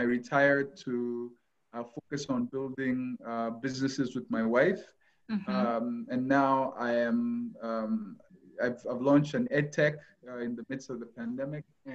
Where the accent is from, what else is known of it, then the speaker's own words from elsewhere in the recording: Guinea; now in Kenya; I am from Guinea. I live in Kenya. I've been here for the past 6 years, in and out between Guinea, Kenya, Ghana, Nigeria.